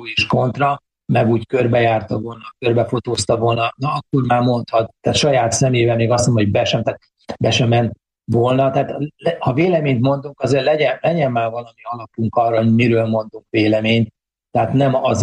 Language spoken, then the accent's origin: Hungarian; Miskolc, Borsod-Abaúj-Zemplén, Hungary; Ezért vagyok rá büszke, hogy én miskolci vagyok.